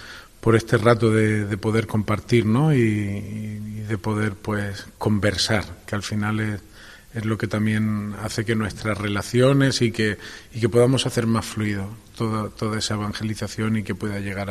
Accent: Benferri, Valencian Community, Spain; born there; also born or lived in Seville; Yo desde Benferri me trasladé con toda mi familia a Sevilla, donde mi padre pues tenía el trabajo y nos trasladamos allá. Luego volví otra vez para acá, a mi tierra

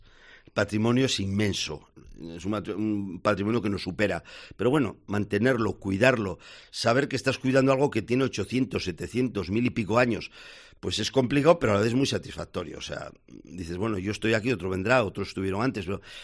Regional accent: Falces, Navarre, Spain; Yo soy de la Ribera, soy de Falces, estoy enamorado de mi pueblo

